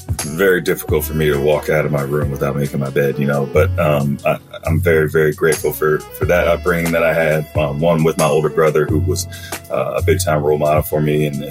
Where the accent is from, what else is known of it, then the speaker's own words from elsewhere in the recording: Woodbridge, Virginia, United States; also born or lived in Alexandria; I grew up in Northern Virginia, kind of in two parts. One part in Woodbridge, Dale City, Dumfries, Manassas, this kind of area. A little farther outside of Washington, D.C., but not terribly far.